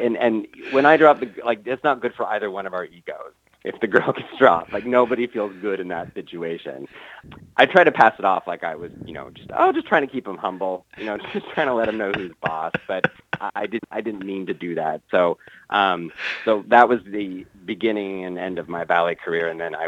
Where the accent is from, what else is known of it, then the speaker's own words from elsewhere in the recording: Utah, United States; I am not Mormon. I wasn't raised Mormon. And I think that that's always what people want to hear when I tell them I'm from Utah.